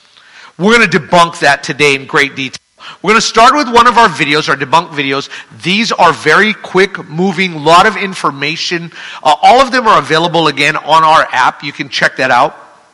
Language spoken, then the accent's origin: English; Hawaii, United States; But I'm from Hawaii. Like was mentioned, lived there all my life. I'm 53. Until this past summer, June, that's where I resided.